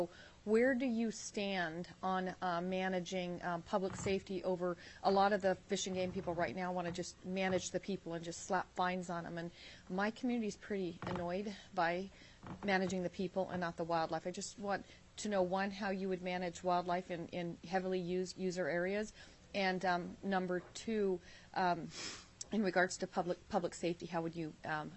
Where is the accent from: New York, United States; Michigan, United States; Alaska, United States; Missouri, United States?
Alaska, United States; Anchorage; Because when I was raised around Anchorage, there were not bears in the community.